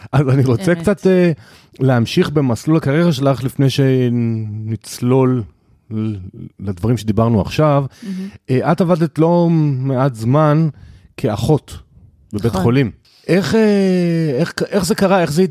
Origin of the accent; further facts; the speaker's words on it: Ra'anana, Central District, Israel; גדלתי ברעננה, ראיתי שיש גם דברים אחרים.